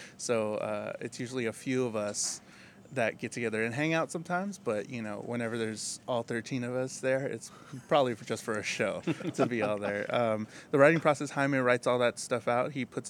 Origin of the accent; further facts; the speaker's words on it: Texas, United States; People keep saying, they're like, we're sorry about the heat. Oh, where are you from? Texas. Oh, we're sorry. It's really hot. I'm like, this is so nice.